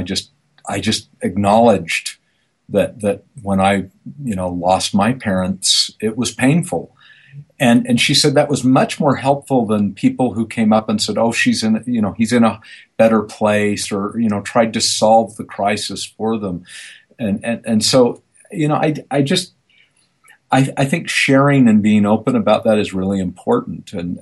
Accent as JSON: {"language": "English", "town": "Provo", "region": "Utah", "country": "United States", "tie": "born or raised there", "said": "I grew up in Provo here, Provo, Utah, with in the heart of, you know, Mormon country, and my parents weren't practicing Mormons really."}